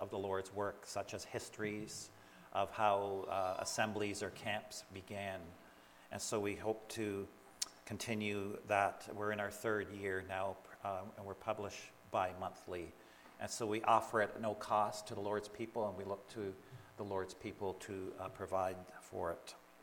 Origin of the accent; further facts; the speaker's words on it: Canada; I'm more coming from Canada, more hockey.